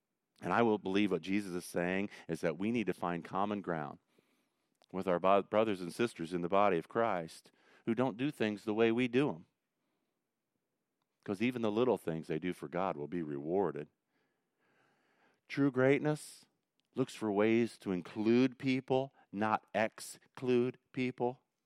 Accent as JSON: {"language": "English", "country": "United States", "said": "I'm just an American dude who's trying to change everybody to be like me."}